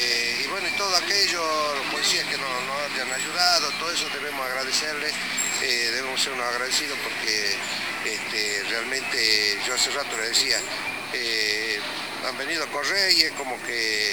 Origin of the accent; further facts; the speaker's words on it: Rosario de la Frontera, Salta, Argentina; nosotros somos de Rosario de la Frontera, 500 kilómetros de acá.